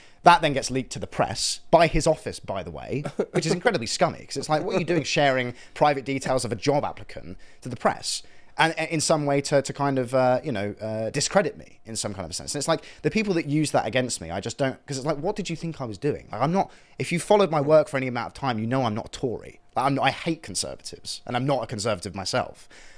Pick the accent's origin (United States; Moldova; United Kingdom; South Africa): United Kingdom; England; I'm a Christian. I'm an Englishman. I won the lottery of life by being born in this country.